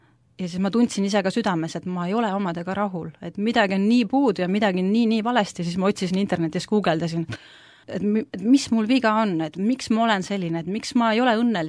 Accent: Pilistvere, Viljandi County, Estonia; also born or lived in Rakke; Ma olen pärit Pilistvere kandist, aga enne seda olen ka Rakkes elanud väiksena. Ja ma olen 3 aastat kristlane

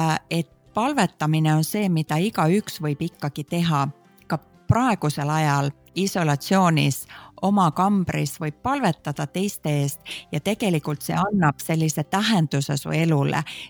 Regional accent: Finland; ma olen väiksena kasvanud Soomes koguduses ja väiksest peale on mind õpetatud palvetama teiste eest

